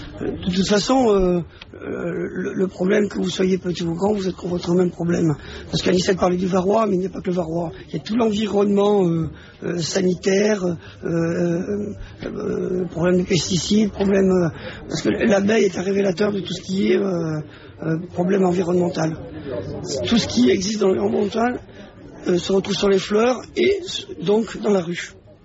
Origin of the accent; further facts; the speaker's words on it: Corsica, France; nous, en tant que Corse, on aurait pu échapper...